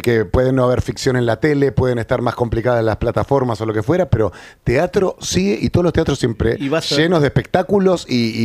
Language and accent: Spanish; Argentina; la ceremonia teatral que tenemos como los argentinos